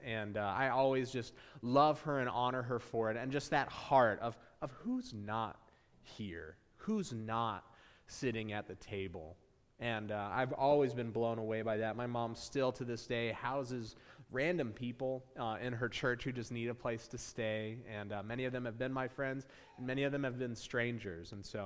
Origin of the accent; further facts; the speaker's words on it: Arizona, United States; I'm from Arizona, so we're probably eating Mexican food